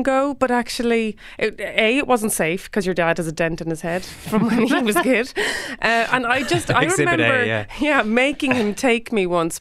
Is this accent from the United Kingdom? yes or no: no; Cork, Munster, Ireland; we grew up on Quaker Road in Cork City, quite close to Capwell Bus Garage and like walking distance to town.